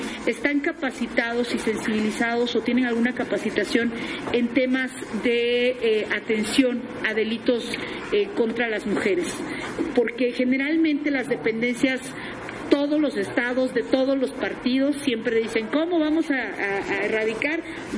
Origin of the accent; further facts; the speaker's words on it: Puebla, Mexico; Quiero compartirles que en Puebla, yo soy del estado de Puebla